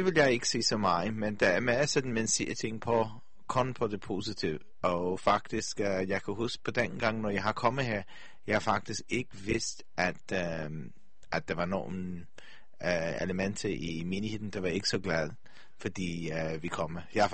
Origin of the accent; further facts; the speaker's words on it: England, United Kingdom; Danish is a second language; moved away as an adult; now in United States; Jeg er oprindelig fra England, men jeg har kommet fra Amerika. Okay. Jeg bor i Amerika.